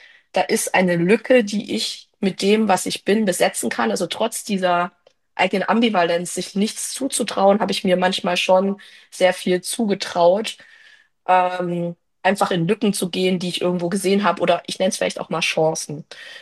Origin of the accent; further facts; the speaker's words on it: Thuringia, Germany; ich komme aus Thüringen und war dann halt dort und die Identität kam halt auch dazu, dieses ostdeutsche Phänomen, was auch irgendwie da war.